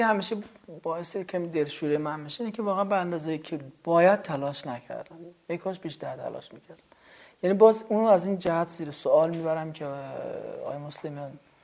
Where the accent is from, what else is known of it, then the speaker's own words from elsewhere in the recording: Iran; در کشوری بزرگ شدم که حتی بینال های ساده تهرانش هم تا حالا نتونسته سر تاریخ 2-3 سال پشت سرم انجام بده